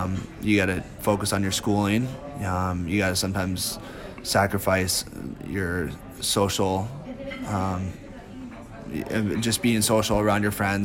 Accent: Alaska, United States; I remember growing up in Alaska, and you know, my buddies and I, we get done with school or on the weekends

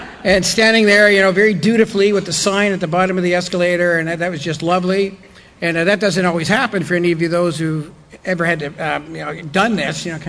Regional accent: Oakville, Ontario, Canada; My hometown is Oakville, Ontario. Oakville is about 40 minutes west of the downtown of Toronto.

